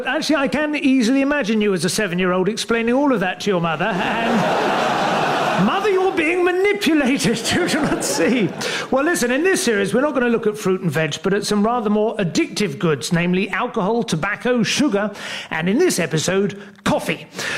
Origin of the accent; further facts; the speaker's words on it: St Albans, East of England, United Kingdom; I grew up in St Albans, which is technically a cathedral city, but much more importantly, a market town.